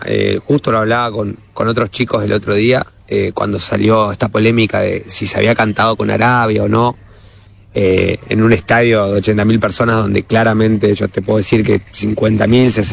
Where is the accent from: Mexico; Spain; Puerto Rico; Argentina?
Argentina; now in Qatar; Cuando decís que sos de Argentina